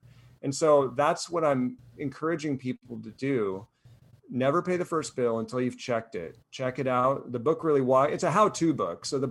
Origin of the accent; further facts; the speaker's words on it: Golden, Colorado, United States; I grew up in Golden, Colorado, and the dinner theater was in across Denver, right?